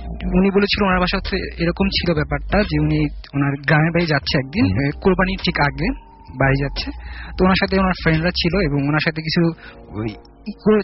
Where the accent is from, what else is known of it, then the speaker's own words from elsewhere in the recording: Madaripur, Dhaka Division, Bangladesh; প্রতিবার আমার গ্রামের বাড়ি হচ্ছে মাদারীপুর আমি মাদারীপুর যখন যাই প্রতিবার ওই রাস্তা দিয়ে যেতে হয়